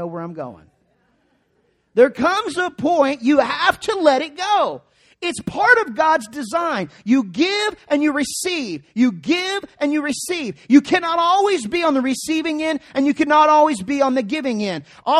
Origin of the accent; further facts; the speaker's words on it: Arkansas, United States; I always tell you how awesome Arkansas is. This is right in my hometown area.